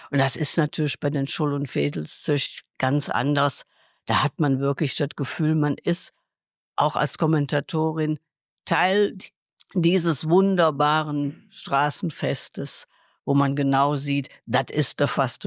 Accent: Cologne, North Rhine-Westphalia, Germany; ich komme aus Radertal, also das Weltviertel in Köln

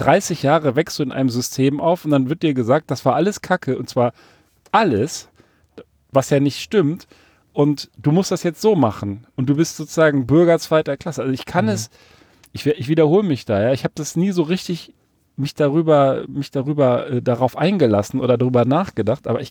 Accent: Berlin, Germany; born there; Ostdeutscher, und ich bin ja in Berlin geboren, ich hätte ja auch auf der anderen Seite der Mauer geboren sein können

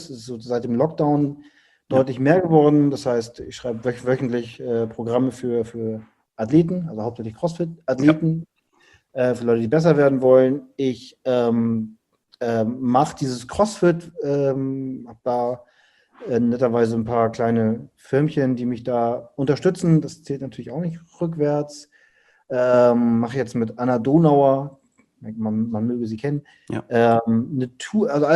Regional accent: Hamburg, Germany; Ansonsten bin ich Papa, ich habe eine Familie und ich komme aus Hamburg.

